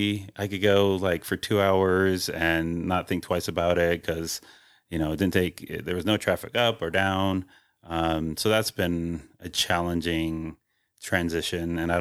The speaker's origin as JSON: {"language": "English", "region": "California", "country": "United States", "said": "Like I'm from California and I know those are two huge issues and they did like significant improvements in both of them."}